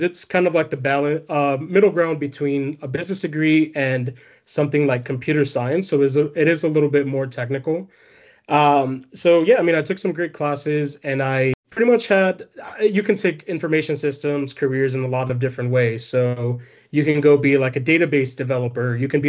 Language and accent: English; San Diego, California, United States; So I actually grew up like right around the corner from there. Born and raised in San Diego. I went to Chula Vista High School.